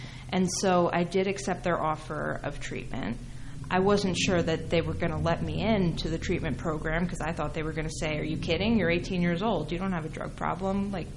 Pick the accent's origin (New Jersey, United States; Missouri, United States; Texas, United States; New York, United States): New Jersey, United States; Middlesex County; also born or lived in Hunterdon County; So I grew up in Middlesex County, and they thought that the thing